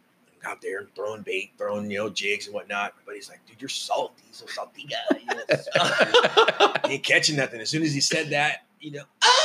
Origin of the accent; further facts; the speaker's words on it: Vandalia, Michigan, United States; born there; I was born in Michigan, in Vandalia, Michigan. Small town, 33 bodies of water around it.